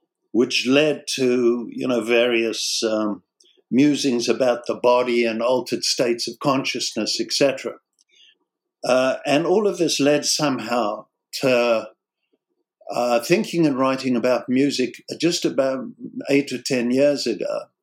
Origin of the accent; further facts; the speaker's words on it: South Africa; moved away as an adult; I'm South African, and I came here in my late 20s, so I thought I'd lost my accent by now